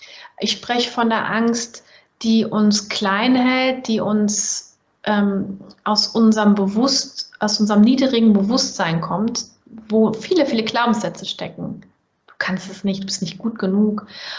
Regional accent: Germany; accent: German; Und stell dir vor, ich als Deutsche mit deutschem Akzent hätte dann das vermasselt.

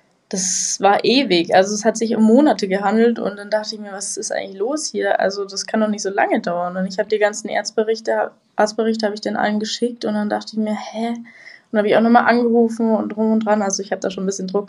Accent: Garmisch, Bavaria, Germany; Ich komme aus Garmisch sogar. Aus Garmisch. Also direkt an den Alpen, ja.

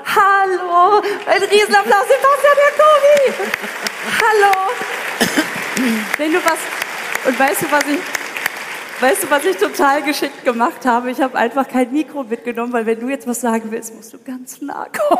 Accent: Münster, North Rhine-Westphalia, Germany; Ich komme aus Münster.

